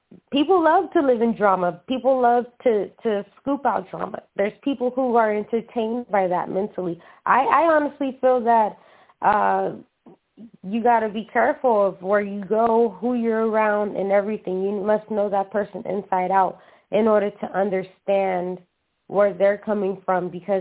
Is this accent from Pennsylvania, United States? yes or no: no; New York, United States; now in California, United States; like, growing up in New York, I noticed that people do tend to the community and they do help out.